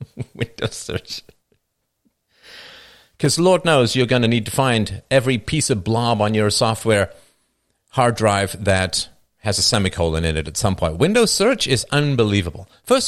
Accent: United Kingdom; because I'm British

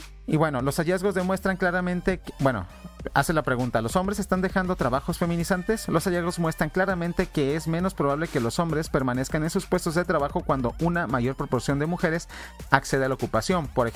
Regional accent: Mexico; en mi país, en México

